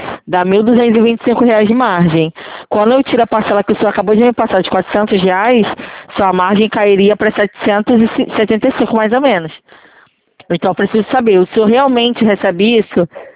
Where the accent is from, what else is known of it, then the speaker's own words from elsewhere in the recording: Rio de Janeiro, Brazil; eu sou do Rio de Janeiro, tá? Eu trabalho no centro do Rio.